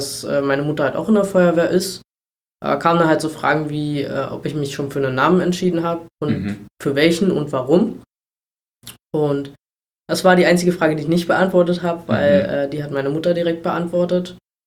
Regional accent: Treuenbrietzen, Brandenburg, Germany; born or raised there; also born or lived in Berlin

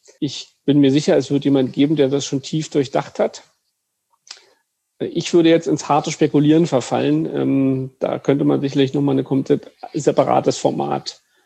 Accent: Brandenburg, Germany; born there; Ich bin geborener Brandenburger

